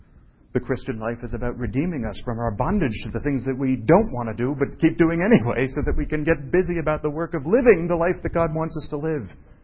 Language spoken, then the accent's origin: English; New York, United States; I'm from New York. I never saw stars as a kid.